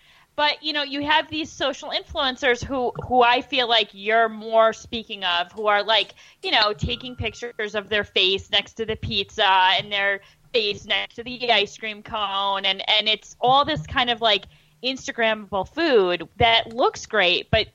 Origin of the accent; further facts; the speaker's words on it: Syracuse, New York, United States; I grew up in Syracuse